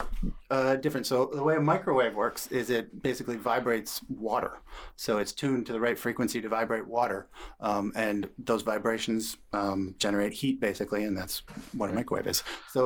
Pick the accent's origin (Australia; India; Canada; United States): Canada; British Columbia; I come from the Kootenays, and that's up in the mountains, right?